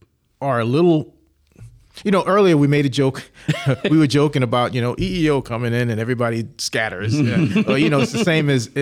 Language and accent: English; New York, United States; Growing up in New York, when we used to hear about, we did learn black history in school.